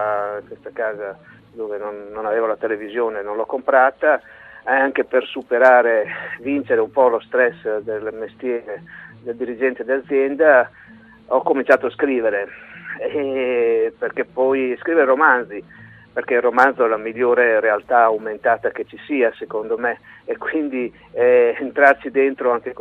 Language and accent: Italian; Ferrara, Emilia-Romagna, Italy; born there; now in Padua, Italy; Io vivo a Padova e sono ferrarese di nascita, vivo a Padova.